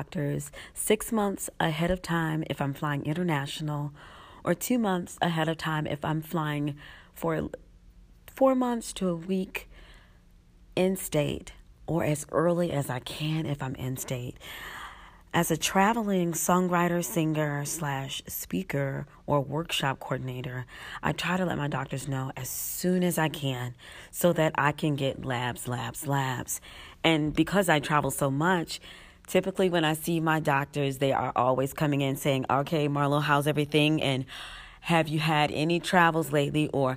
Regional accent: Detroit, Michigan, United States; So now, my hometown of Detroit, the Lupus Detroit group, will be having on May 18th their 7th annual brunch

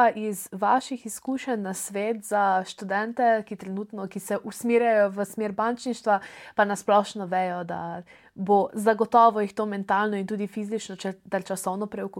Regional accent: Celje, Savinja, Slovenia; ker sem iz Celja

